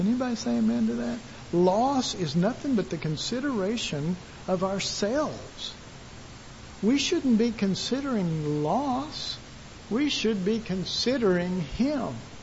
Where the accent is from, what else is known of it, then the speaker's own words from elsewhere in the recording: Texas, United States; I'm sorry, I'm from Texas.